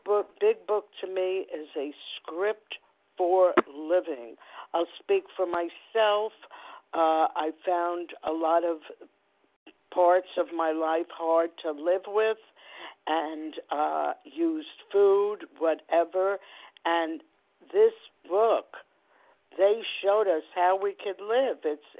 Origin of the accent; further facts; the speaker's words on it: New York, United States; I'm from New York.